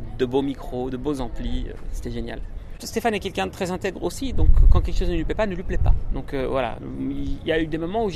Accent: Switzerland; J'ai eu d'abord une carrière en Suisse, chez moi, mon pays d'origine, où j'étais musicien de scène.

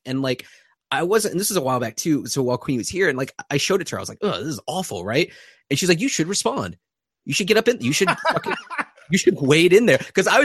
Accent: Richmond, Virginia, United States; so I grew up in the South. I grew up in Richmond, Virginia

